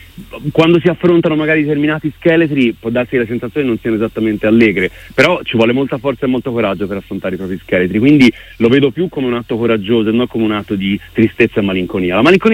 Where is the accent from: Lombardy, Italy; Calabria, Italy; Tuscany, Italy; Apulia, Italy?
Tuscany, Italy; Florence; io sono cresciuto nella Firenze degli anni 90, che era pazzesca. Io forse all'epoca non me ne rendevo conto perché ero molto giovane